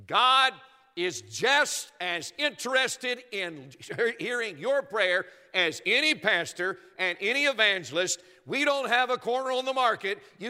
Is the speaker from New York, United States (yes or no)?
no; North Carolina, United States; Your pastor's from West Virginia. I'm from North Carolina. He will understand this.